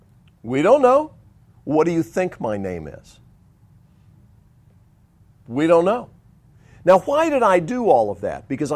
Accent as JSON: {"language": "English", "town": "Montreat", "region": "North Carolina", "country": "United States", "said": "What if I told you that I'm from Montreat, North Carolina,\" which is where I was from at that time."}